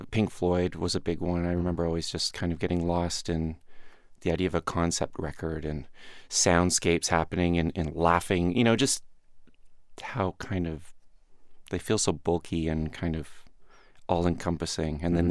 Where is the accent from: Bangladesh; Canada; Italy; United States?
Canada; Victoria, British Columbia; I'm a little older than the rest of the band, so they really, really make fun of me for it. And I grew up in Victoria, B.C., west coast of Canada, on Vancouver Island.